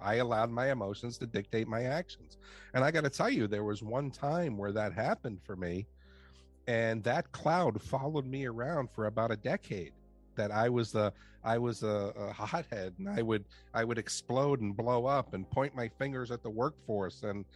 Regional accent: New York City, New York, United States; I grew up in New York City, and it was a very, very interesting way to grow up, very, very tough way to grow up.

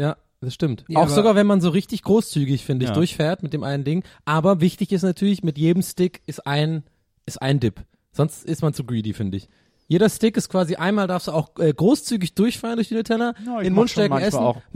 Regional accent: Tübingen, Baden-Württemberg, Germany; bei uns in Tübingen damals

